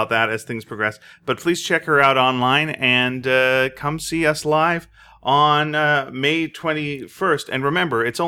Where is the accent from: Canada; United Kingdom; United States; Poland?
Canada; Yeah, but I'm Canadian, so I apologize on such a regular basis